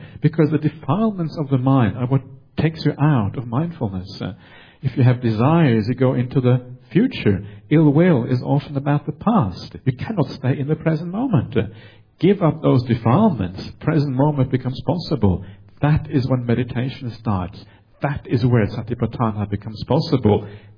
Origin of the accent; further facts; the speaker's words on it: Norway; accent: Norwegian; English is a second language; Maybe my Norwegian accent is incomprehensible to people in Hong Kong.